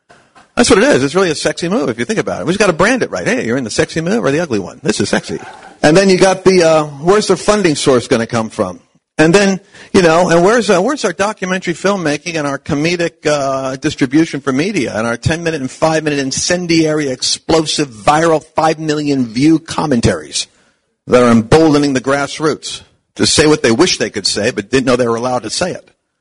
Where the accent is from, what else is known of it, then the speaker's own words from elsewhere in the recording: Oyster Bay, New York, United States; born there; also born or lived in Long Island; I used to live there, Long Island. I was born in Oyster Bay